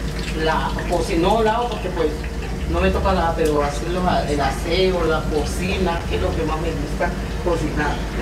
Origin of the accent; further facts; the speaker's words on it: Tumaco, Nariño, Colombia; also born or lived in Papá; Nací en Papá, me metí en Tumaco. O sea, que me llevaron de 2 años de nacida a Tumaco. Y ahí me quedé hasta que ahora me vine para acá.